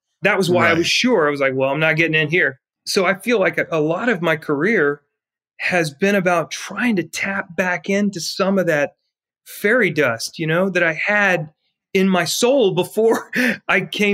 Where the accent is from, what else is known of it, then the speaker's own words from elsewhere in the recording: Charlotte, North Carolina, United States; But at Carmel Junior High, where I grew up in Charlotte, in your ninth grade year, you could begin in JROTC.